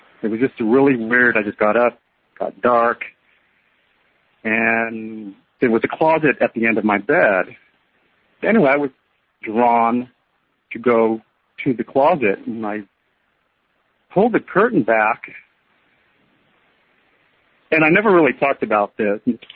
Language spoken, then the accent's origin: English; Caldwell, Idaho, United States; moved away as an adult; I was born and raised in Idaho, outside of a town called Caldwell. And I lived in Idaho all my life up to where I was about 24.